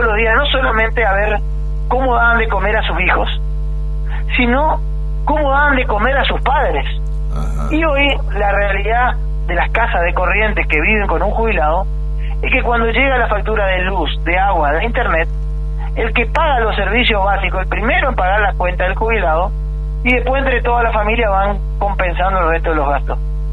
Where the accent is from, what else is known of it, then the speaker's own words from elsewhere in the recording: Argentina; tenemos que como argentinos estar orgullosos.